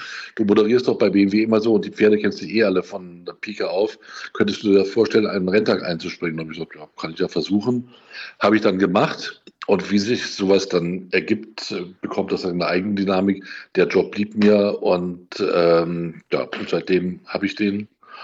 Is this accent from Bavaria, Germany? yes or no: no; Hanover, Lower Saxony, Germany; musste mein Vater jobmäßig von München nach Hannover, um da einen Job anzutreten. Und dann bin ich in Hannover eben geboren und auch in die Schule gegangen.